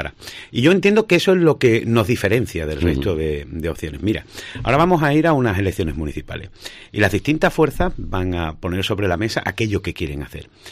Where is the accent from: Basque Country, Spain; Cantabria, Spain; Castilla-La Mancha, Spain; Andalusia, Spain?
Andalusia, Spain; Jerez de la Frontera; A nosotros nos duele esta ciudad. Somos de Jerez y queremos que Jerez avance.